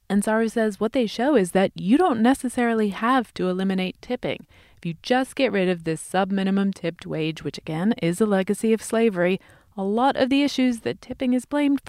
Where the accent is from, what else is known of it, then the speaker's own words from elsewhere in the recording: England, United Kingdom; I come from England